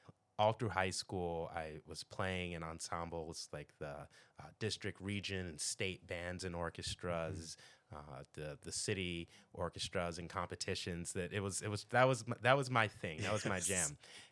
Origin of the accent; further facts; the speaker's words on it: Philadelphia, Pennsylvania, United States; I grew up here in Philly. I consider myself privileged having done so, growing up in the Alleyne section of the city.